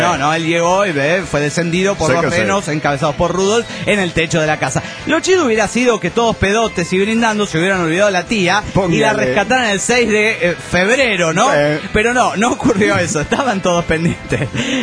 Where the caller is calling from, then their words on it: Tucumán, Argentina; de Tucumán.